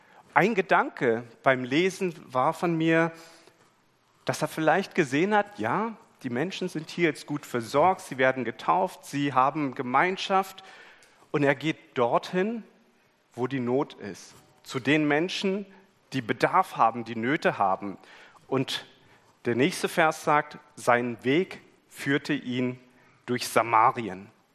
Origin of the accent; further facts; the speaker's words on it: India; Aus meiner Kindheit in Indien weiß ich, dass wenn du Wasser holen gehst, dass du das nicht in der prallen Sonne in der Mittagszeit machst